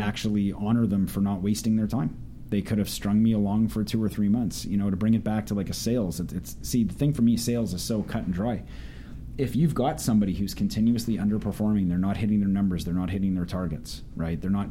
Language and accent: English; Canada; I'm Canadian, like I said, so especially in the States